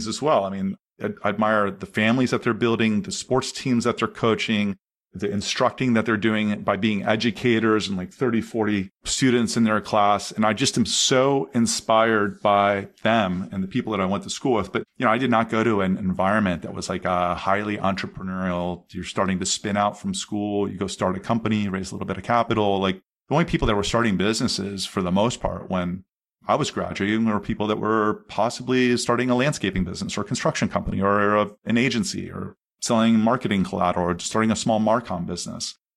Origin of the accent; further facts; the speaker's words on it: Columbus, Ohio, United States; also born or lived in Anderson, Indiana; I grew up in Columbus, Ohio. I went to school at a small 2,000 person school in Anderson, Indiana.